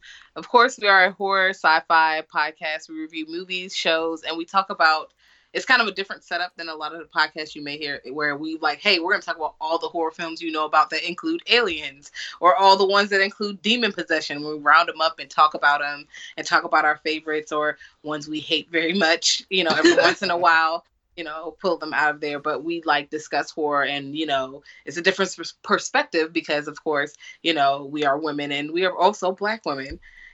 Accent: the South, United States; accent: Southern; And we are American-based. If you can't tell by the accent, I'm Southern.

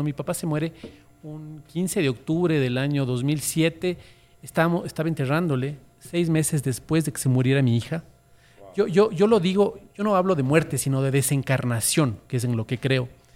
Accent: Ecuador; No, soy un tipo que reniega mucho de su nacionalidad. No me siento ecuatoriano.

